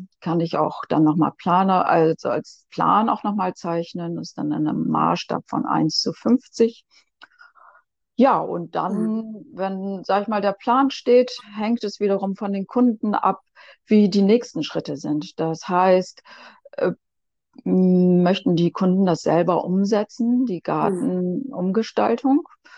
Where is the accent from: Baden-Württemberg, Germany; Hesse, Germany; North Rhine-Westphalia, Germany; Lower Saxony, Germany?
Lower Saxony, Germany; Ich bin Gärtnerin, ich komme ja hier aus dem Ammerland.